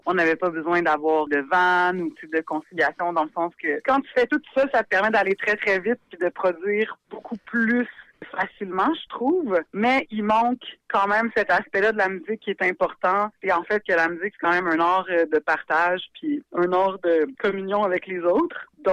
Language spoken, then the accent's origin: French; Repentigny, Quebec, Canada; moi, je viens de Repentigny, mais j'ai étudié dans un collège privé à Rivière-des-Prairies.